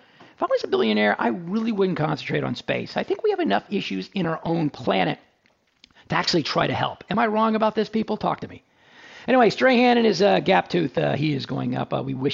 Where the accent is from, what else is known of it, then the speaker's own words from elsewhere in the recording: Dallas, Texas, United States; All right, I'm from Dallas. I grew up watching.